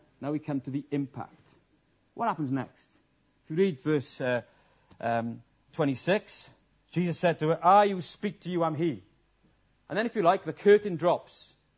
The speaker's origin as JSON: {"language": "English", "region": "Wales", "country": "United Kingdom", "said": "I'm a Welshman and did that."}